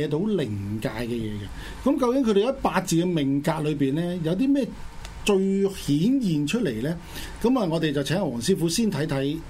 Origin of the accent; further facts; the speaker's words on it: China; 我哋中國人嚟講咧，就傳統嚟講咧就係七月十四啦